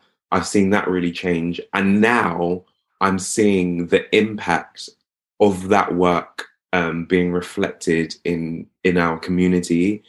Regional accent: United Kingdom; as a British person, a Black British person

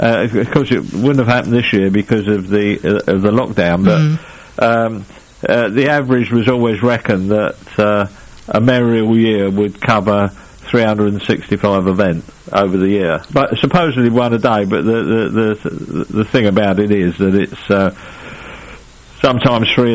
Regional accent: Highbury, London, United Kingdom; I was born in Highbury, opposite the Arsenal football ground.

